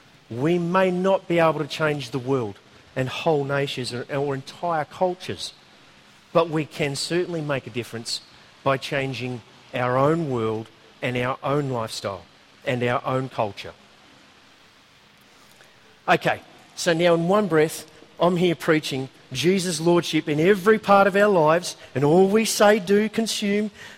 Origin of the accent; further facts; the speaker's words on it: Australia; And I'm an Aussie.